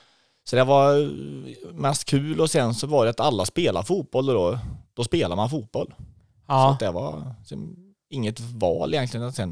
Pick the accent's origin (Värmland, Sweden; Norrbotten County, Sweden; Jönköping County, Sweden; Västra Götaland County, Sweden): Västra Götaland County, Sweden; Tidaholm; Jag är född här i Tidaholm och sen bott här hela tiden.